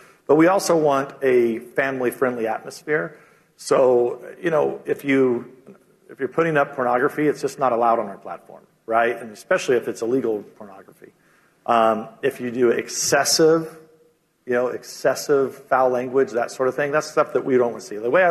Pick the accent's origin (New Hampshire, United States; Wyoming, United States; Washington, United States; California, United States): California, United States; So I'm from California.